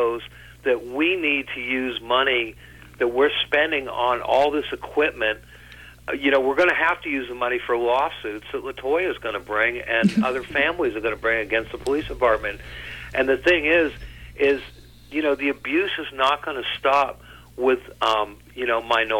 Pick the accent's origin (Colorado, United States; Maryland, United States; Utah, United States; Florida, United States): Florida, United States; And I'm talking about growing up in Florida.